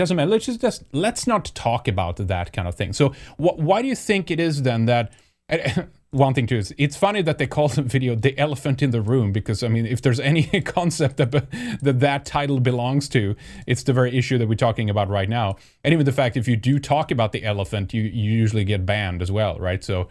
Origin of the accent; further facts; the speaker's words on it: Sweden; I used to drink too a lot growing up in Sweden.